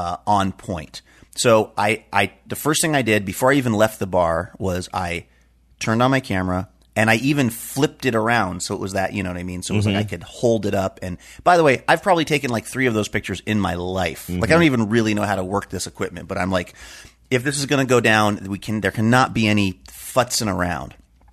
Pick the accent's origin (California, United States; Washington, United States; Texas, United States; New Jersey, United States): Washington, United States; Seattle; So I said, I'm from Seattle.